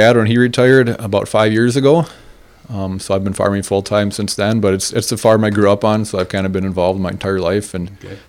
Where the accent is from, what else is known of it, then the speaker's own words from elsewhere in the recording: Dawson, Minnesota, United States; now in Montevideo, United States; So I grew up in the Dawson area. I live in Montevideo now, but still farm near Dawson.